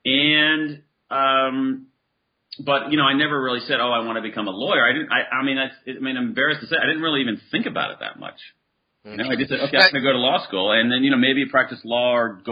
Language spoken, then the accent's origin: English; Midwest, United States; Basically, I grew up in the Midwest to middle-class parents